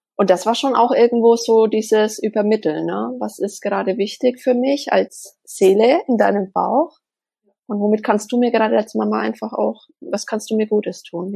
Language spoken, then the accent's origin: German; Bavaria, Germany; wir kommen aus Deutschland, aus Bayern, aus der Nähe von Bamberg.